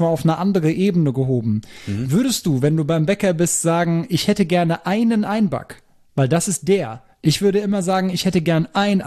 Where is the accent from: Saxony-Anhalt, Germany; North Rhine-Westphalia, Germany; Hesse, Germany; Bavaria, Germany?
Hesse, Germany; accent: Hessian dialect; Ich wurde diese Woche von einer guten Freundin, die jetzt schon seit einigen Jahren hier in Hessen lebt, aber noch immer so ihre Schwierigkeiten mit unserem Dialekt hat